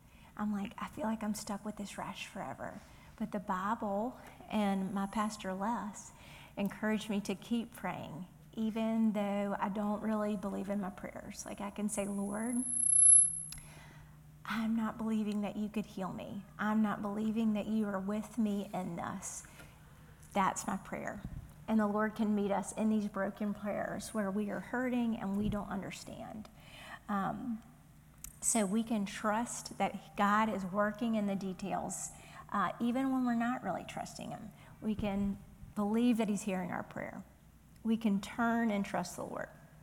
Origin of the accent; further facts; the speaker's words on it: the South, United States; accent: Southern; my southern accent is like, oh